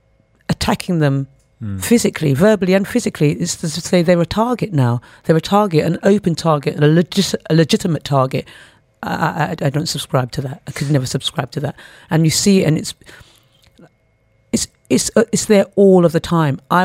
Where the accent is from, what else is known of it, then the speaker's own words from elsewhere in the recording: United Kingdom; I'm British born of Caribbean extract.